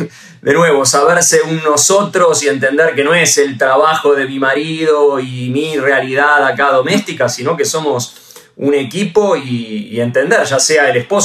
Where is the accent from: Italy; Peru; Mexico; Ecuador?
Italy; Reggio Calabria, Calabria; Aclaramos que somos los dos italianos acá. Yo soy … de Reggio Calabria, ¿no? El sur de Italia. Ella Siniscalchi también de esa zona.